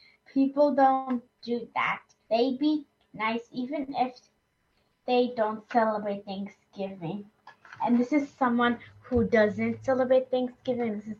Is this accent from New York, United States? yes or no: yes; Hudson, New York, United States; I'm 9 years old, and I'm also from Hudson.